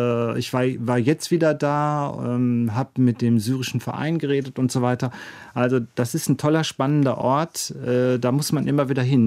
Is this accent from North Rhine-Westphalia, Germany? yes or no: yes; Essen, North Rhine-Westphalia, Germany; Zeche Zollverein, Weltkulturerbe, als Essener, ich sage ja immer irgendwie, da entwickelt man natürlich so eine Heimatliebe